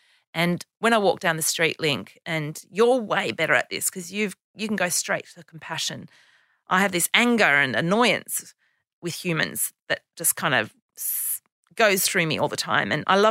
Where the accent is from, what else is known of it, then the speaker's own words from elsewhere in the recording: Canberra, Australian Capital Territory, Australia; Canberra, which is my hometown